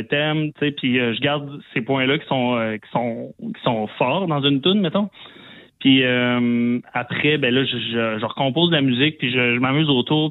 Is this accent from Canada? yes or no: yes; Quebec City, Quebec, Canada; Moi, je viens de Québec, là.